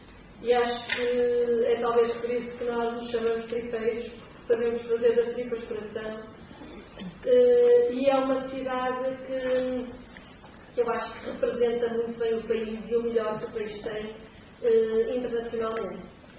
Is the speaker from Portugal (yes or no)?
yes; Porto, Portugal; accent: Porto; ser conhecida por ser a ministra do Porto e ter o meu sotaque